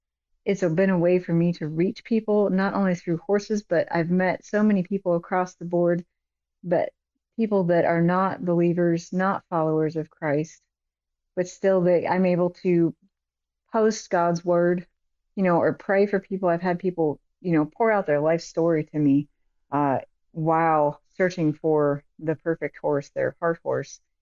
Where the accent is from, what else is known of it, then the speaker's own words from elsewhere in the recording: Ohio, United States; now in Illinois, United States; My husband is from here, and I'm from Northeastern Ohio. And we prayed about the decision and felt him moving us here.